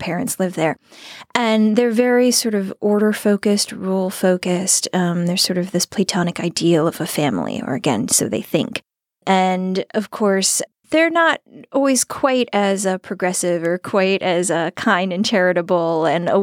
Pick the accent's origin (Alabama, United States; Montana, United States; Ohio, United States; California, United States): Ohio, United States; Shaker Heights; I think of Ohio as my home state, so it's nice to be back.